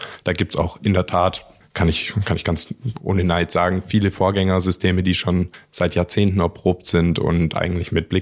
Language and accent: German; Baden-Württemberg, Germany; accent: Swabian; Jetzt bin ich ja selber auch Schwabe, vielleicht hört man es auch ein bisschen